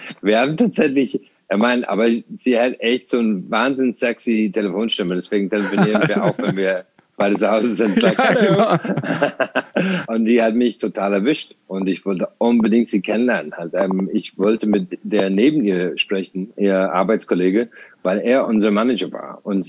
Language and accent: German; Ireland; born or raised there